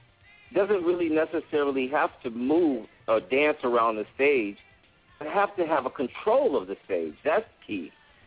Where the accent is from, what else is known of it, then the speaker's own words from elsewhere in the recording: Chicago, Illinois, United States; I'm born and raised in Chicago, but I'm a West Coast boy.